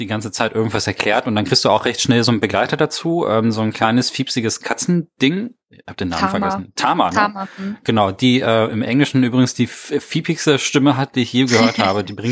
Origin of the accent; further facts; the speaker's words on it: Germany; Und als Deutscher ist man dann so, naja.